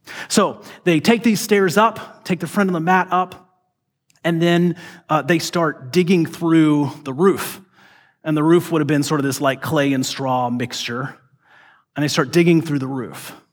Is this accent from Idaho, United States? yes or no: no; Georgia, United States; now in Portland, United States; I grew up in Georgia. Nobody didn't have air conditioning in Georgia because you would die. It's so hot and muggy there.